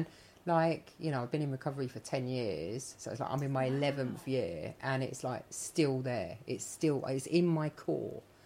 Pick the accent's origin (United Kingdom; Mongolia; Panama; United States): United Kingdom; Dagenham, London; So I grew up in Dagenham.